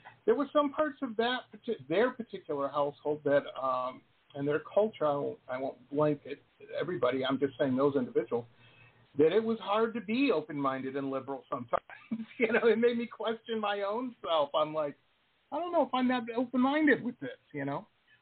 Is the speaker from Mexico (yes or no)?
no; Detroit, Michigan, United States; I grew up in Detroit, Michigan, and one of the places I could afford, it wasn't a bad place, it wasn't the hood, was a suburb of Detroit called Dearborn.